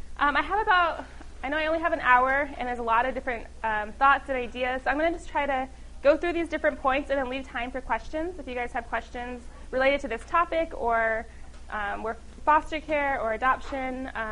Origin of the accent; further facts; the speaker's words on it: Phoenix, Arizona, United States; I'm from Phoenix, Arizona. My husband and I live in downtown Phoenix, which is about 30 minutes from here.